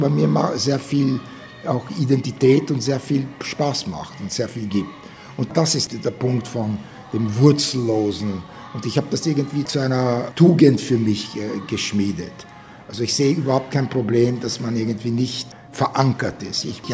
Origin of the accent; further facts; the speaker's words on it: United States; accent: Viennese; ich bin Amerikaner, aber nicht ganz Amerikaner. Ein Amerikaner, der Europäer ist und Europäer, der Amerikaner ist. Und einer, der perfekt Deutsch spricht, aber mit Wiener Akzent